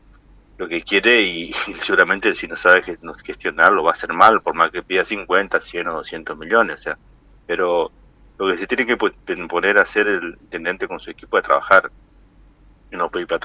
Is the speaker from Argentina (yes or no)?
yes; Santo Tomé, Corrientes, Argentina; now in Buenos Aires, Argentina; que amo mi pueblo, y como siempre dije, Santo Tomé está primero.